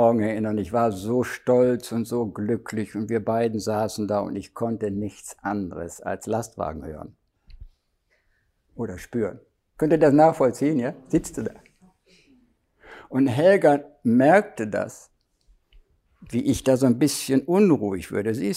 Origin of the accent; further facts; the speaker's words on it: Germany; Aber so als Deutscher habe ich noch versucht, das abzufedern.